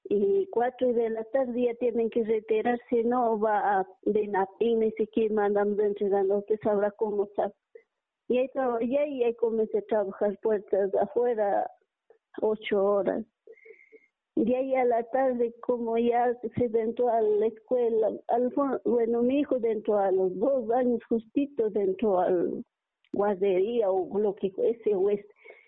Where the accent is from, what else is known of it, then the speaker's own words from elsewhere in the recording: Riobamba, Chimborazo, Ecuador; Yo soy de Riobamba, yo tengo 45 años.